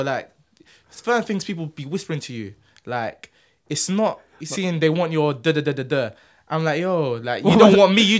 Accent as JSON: {"language": "English", "region": "London", "country": "United Kingdom", "tie": "born or raised there", "said": "growing up in London"}